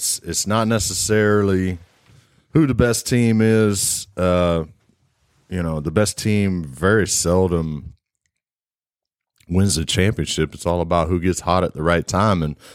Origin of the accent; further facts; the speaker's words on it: Florida, United States; also born or lived in Georgia; You know, even though I'm from Florida, I feel like I'm a Georgia boy. I've lived here since 1992, so that's 30 plus years.